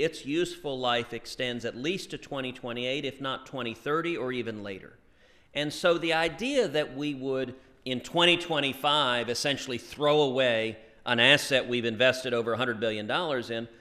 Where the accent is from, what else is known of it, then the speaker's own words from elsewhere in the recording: Houston, Texas, United States; I'm from Houston. Houston is obviously we have Johnson Space Center.